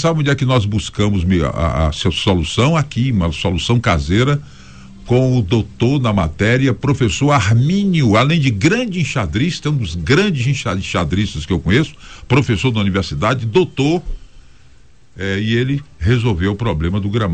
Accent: Vitória da Conquista, Bahia, Brazil; Desde quando eu nasci aqui em Vitória da Conquista e fui criado aqui na avenida, Avenida Ascendino Melo

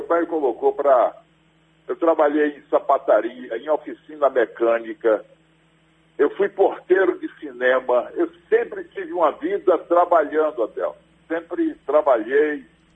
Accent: Vitória da Conquista, Bahia, Brazil; born there; Eu nasci aqui em Vitória da Conquista.

